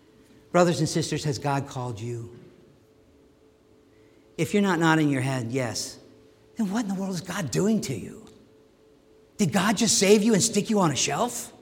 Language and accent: English; Maryland, United States; I grew up in Maryland, and we had perpetual liberals.